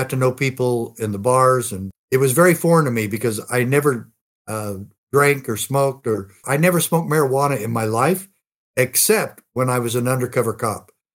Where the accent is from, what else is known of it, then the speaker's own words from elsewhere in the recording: Arizona, United States; I am from Arizona